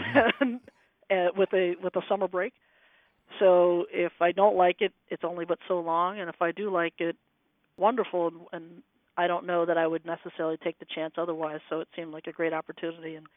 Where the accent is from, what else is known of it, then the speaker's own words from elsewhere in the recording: Pittsburgh, Pennsylvania, United States; And the West Coast was something, growing up in Pittsburgh, that was just so far away, that was not even a consideration for college.